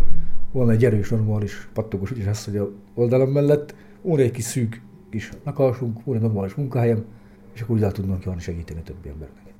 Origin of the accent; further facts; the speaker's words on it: Salgótarján, Nógrád, Hungary; Salgótarjánban születtem, ott éltem, ugye ott nevelkedtem föl